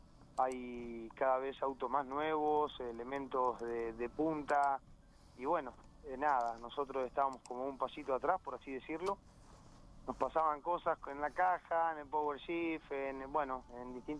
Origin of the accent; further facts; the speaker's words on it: Río Colorado, Río Negro, Argentina; Todavía estoy en el pueblo, en Río Colorado, donde soy nativo.